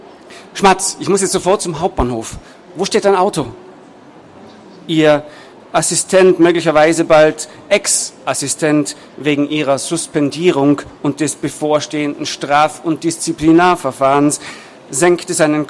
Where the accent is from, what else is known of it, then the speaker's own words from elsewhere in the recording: Innsbruck, Tyrol, Austria; ich bin jetzt nicht unbedingt aus der deutschen oder mitteldeutschen Gegend. Ich komme aus Österreich, aus Innsbruck in Tirol